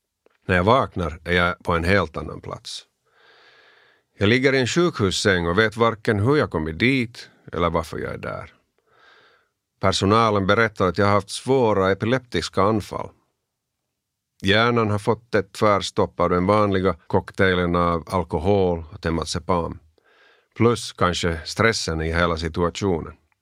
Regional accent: Helsinki, Uusimaa, Finland; also born or lived in Sipoo; Jag är född i Botby gård i östra Helsingfors och delvis uppvuxen där, delvis i Sibbo, dit vi flyttade när jag skulle börja i tredje klassen i folkskolan.

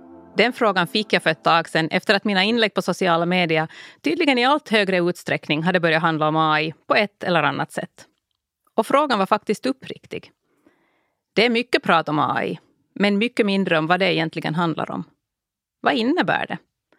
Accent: Ostrobothnia, Finland; Hemma i Österbotten hade jag i första hand läst Kristinestads tidning, Sydösterbotten och Vasabladet.

